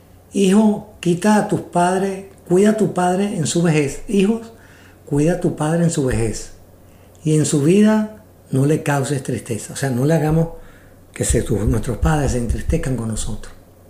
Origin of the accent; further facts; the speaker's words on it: Venezuela; En Venezuela, de donde yo soy, existe la costumbre de siempre pedir la bendición.